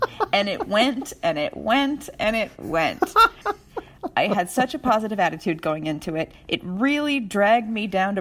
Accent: Minnesota, United States; I'm from Minnesota, and I am a delicate flower when it comes to heat.

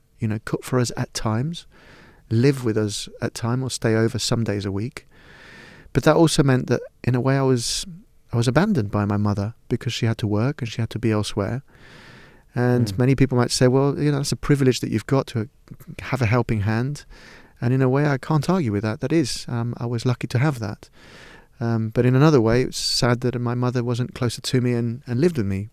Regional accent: Lima, Peru; But I grew up in Lima in a way, what you might describe as a little bit of a privileged lifestyle

